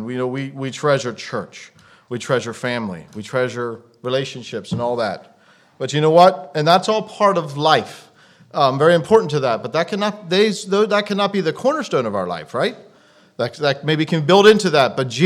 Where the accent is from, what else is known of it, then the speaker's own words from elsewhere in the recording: Pennsylvania, United States; And, you know, we're from Pennsylvania. I don't think I mentioned that, but we are from Pennsylvania in the States.